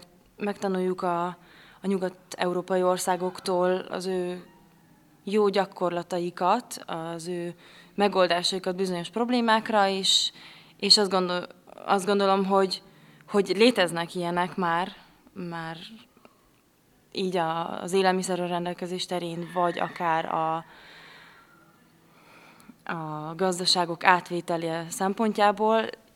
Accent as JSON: {"language": "Hungarian", "region": "Budapest", "country": "Hungary", "tie": "born there", "said": "Budapesten, Magyarországon születtem."}